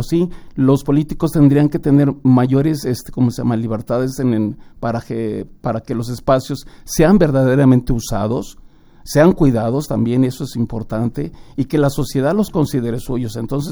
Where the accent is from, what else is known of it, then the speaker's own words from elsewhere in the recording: Mexico; es necesario para poder ir construyendo nuestra identidad como mexicanos.